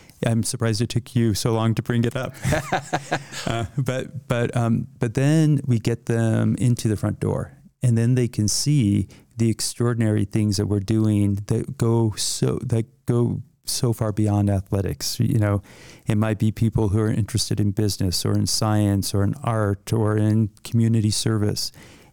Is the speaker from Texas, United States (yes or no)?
no; Littleton, Colorado, United States; And I'm from Colorado too. So I grew up in Littleton, not from rural Colorado for sure, but I love this state.